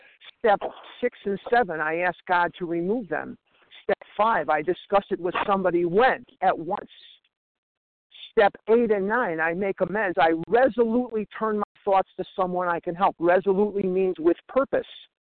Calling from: Scottsdale, Arizona, United States; I'm calling from Scottsdale, Arizona.

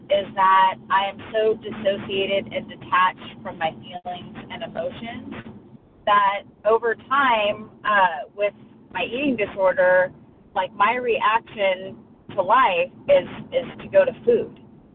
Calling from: Oregon, United States; I'm calling from Oregon.

